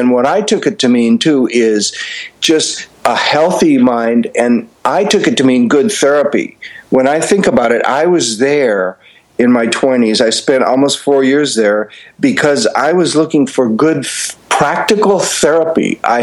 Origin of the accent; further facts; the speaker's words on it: Midwest, United States; Right, I grew up in the Midwest, and I was actually a theater major at the University of Minnesota